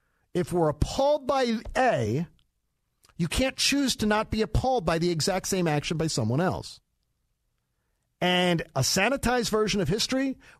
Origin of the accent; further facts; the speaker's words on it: Philadelphia, Pennsylvania, United States; or defacing statues like in Philadelphia, in my hometown, defacing statues of people who fought for slaves' rights.